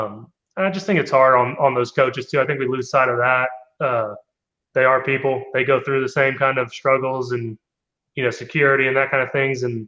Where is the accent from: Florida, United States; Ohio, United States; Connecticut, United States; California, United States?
Florida, United States; Yeah, and, you know, I grew up in Florida, so I didn't really much like them either.